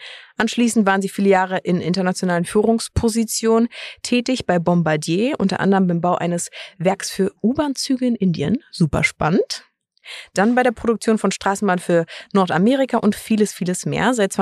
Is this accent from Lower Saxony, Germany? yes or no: no; Berlin, Germany; als Berlinerin